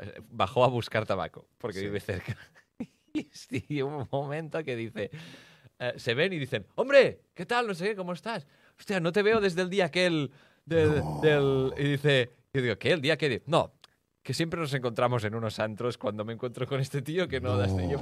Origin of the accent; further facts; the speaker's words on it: La Roca del Vallès, Catalonia, Spain; yo que soy de cerca de la Roca del Vallès.